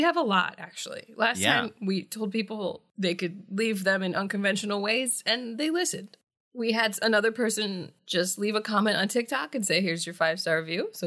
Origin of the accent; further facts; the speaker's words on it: Wisconsin, United States; And turns out he's from, like, the city closest to the city I grew up. Like, if you're driving down the interstate, the exit from my town is the same exit for his town.